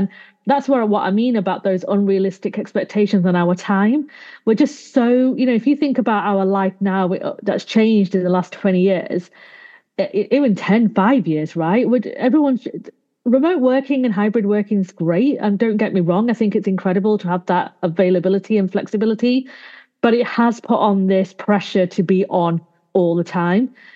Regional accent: Manchester, North West England, United Kingdom; I'm from Manchester, but I do visit London a few times a month because I've got work and clients down there.

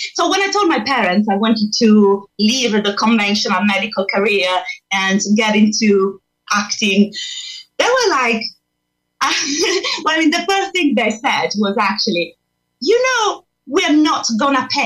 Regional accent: Italy; English is a second language; moved away as an adult; now in London, United Kingdom; I'm originally from Italy, but I've been living and performing and working in a hospital in London for many years now. So I'm adopted British by now.

